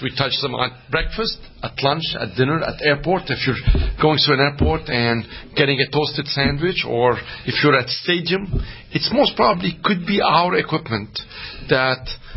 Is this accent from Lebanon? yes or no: yes; Beirut, Beirut Governorate, Lebanon; I grew up in Beirut. I went to a Jesuit school.